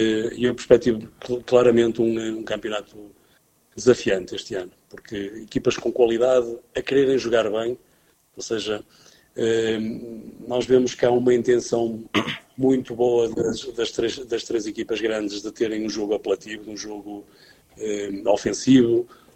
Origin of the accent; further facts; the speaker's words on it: Avintes, Porto, Portugal; Depois eu comecei a jogar afiliado no clube da minha terra, o Futebol Clube de Avintes.